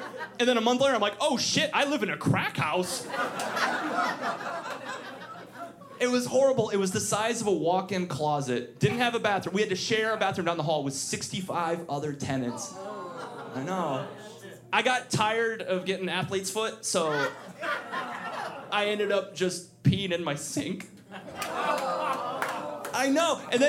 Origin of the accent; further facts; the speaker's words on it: Iowa, United States; now in Los Angeles, United States; I grew up born and raised in Iowa until I was 23, and then this was my brilliant idea. I decided I was gonna move by myself to Los Angeles without a job, savings, or a plan.